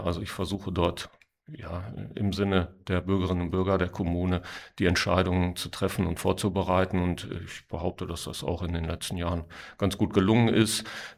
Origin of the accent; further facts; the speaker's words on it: Salzhemmendorf, Lower Saxony, Germany; Die Gemeinde Salzhemmendorf ist ja meine Heimat. Hier bin ich geboren, hier lebe ich.